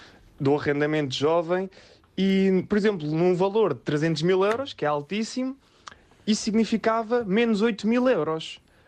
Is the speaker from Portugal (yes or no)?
yes; Lisbon, Portugal; Sou de Lisboa.